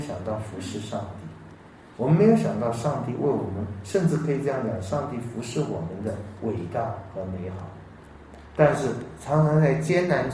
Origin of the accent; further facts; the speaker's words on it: China; 各位，我们中国人都一直在杀哎，寻皇帝哎。